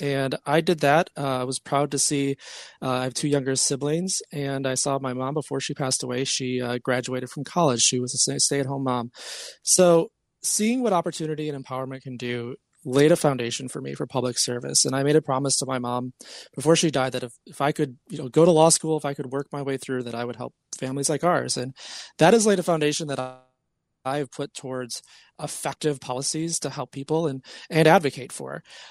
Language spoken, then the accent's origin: English; Kenosha, Wisconsin, United States; I overcame a lot of challenges growing up in Kenosha. I lost both my parents growing up